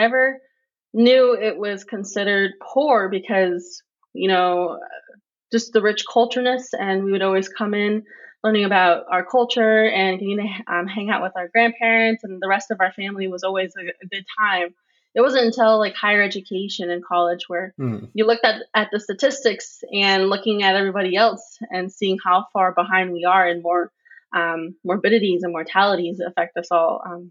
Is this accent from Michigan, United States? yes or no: no; Lawrence, Kansas, United States; also born or lived in Inscription House, Arizona; I'm originally from Topeka, Arizona, which is Inscription House, Arizona. But I was born and raised here in Lawrence, Kansas.